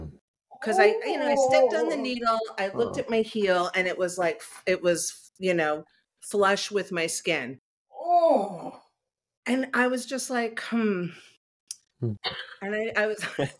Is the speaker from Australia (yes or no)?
no; New York, United States; I grew up in Long Island